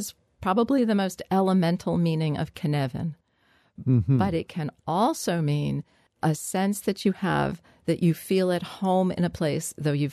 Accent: New Jersey, United States; And I could never see any of that growing up in New Jersey because stuff was in the way.

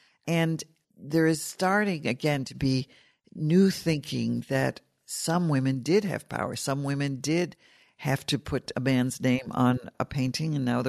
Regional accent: United States; and me maybe as an American, I look at this and I think, gee, this doesn't look like seduction to me.

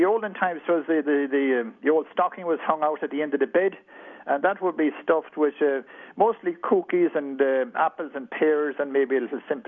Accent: Cork, Munster, Ireland; now in Dingle, Ireland; Well, of course, I'm an exile in Dingle. I'm from Cork originally, but I'm in Dingle now with nearly 45 years.

